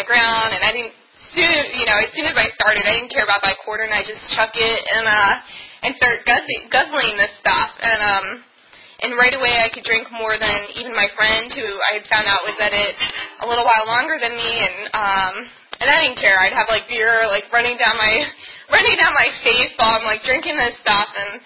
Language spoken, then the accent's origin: English; Virginia, United States; But, I mean, I grew up in Northern Virginia. I've stayed there pretty much.